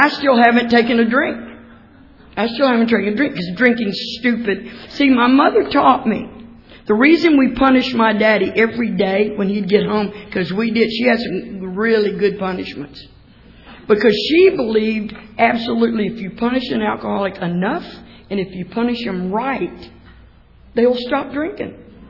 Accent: Texas, United States; You know, I know it's hard to tell, but I'm from Texas.

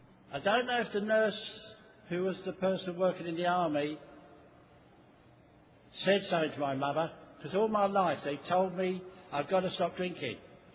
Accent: London, United Kingdom; I am an alcoholic. I'm from London, England.

